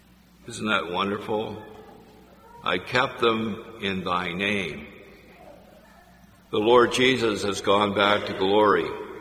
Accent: Canada; I'm from Canada, so I don't have that on my vehicle.

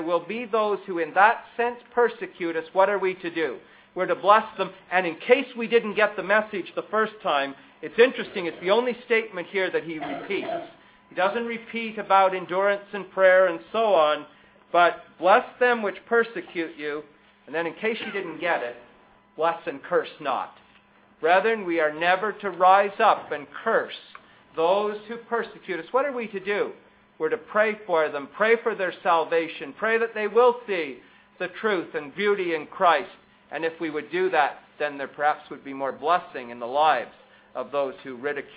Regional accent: Canada; I'm always asked never to evangelize on the street because I'll be let go as a Canadian, but they're left behind as the targets for persecution.

